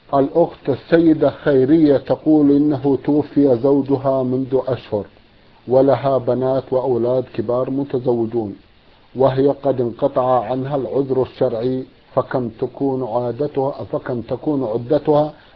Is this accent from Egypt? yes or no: yes; Egypt; عندنا في مصر في بعض القرى الريفية أناس يقومون بأعمال الطبل والمزمار